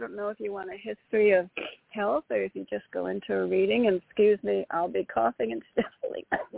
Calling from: Connecticut, United States; from Connecticut.

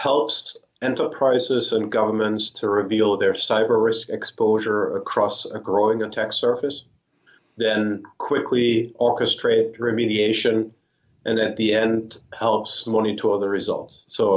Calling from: Sunnyvale, California, United States; Sunnyvale

